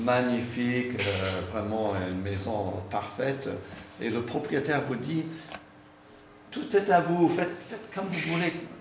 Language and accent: French; Canada; now in France; nous sommes un couple binational, mon épouse est française, je suis canadien. Quand les enfants étaient petits, on leur parlait en anglais, en français, c'était un peu mélangé.